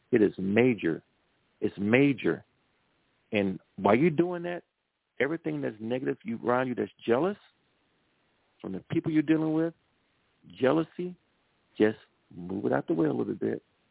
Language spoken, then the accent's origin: English; Louisiana, United States; I'm from Louisiana, so we love seasoned salt on the sashers, you know.